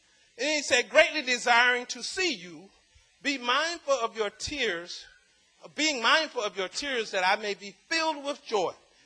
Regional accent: the South, United States; I'm from the South. You want it cold.

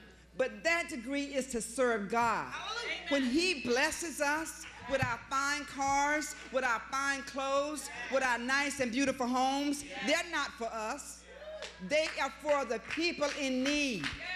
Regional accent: the South, United States; And I'm from the South, so maybe y'all doing something new up north. But when I was raised, a deaconess and a deacon was missionaries.

